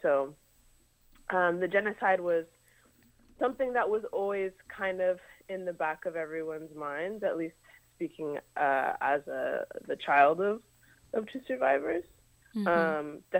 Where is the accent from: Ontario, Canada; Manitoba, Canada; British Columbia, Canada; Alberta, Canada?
Ontario, Canada; Ottawa; I was born in Ottawa and kind of moved around Ontario and Quebec, but really Ottawa was like the main hub.